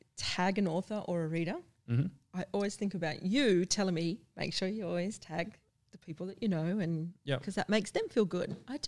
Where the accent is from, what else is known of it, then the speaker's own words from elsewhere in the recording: Australia; But because I'm an Australian from a certain generation, that was raised not to boast, not to show off, you know, not to brag.